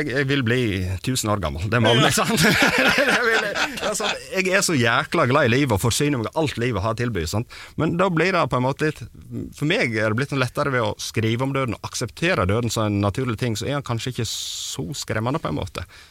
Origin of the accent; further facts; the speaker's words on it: Vestland, Norway; Ja, vi er fra Sogna og spiller metal.